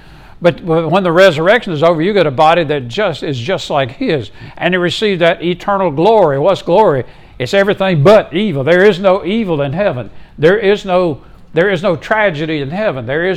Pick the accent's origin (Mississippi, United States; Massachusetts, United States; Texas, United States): Mississippi, United States; Meridian; I grew up in Meridian, Mississippi. That's where I was born.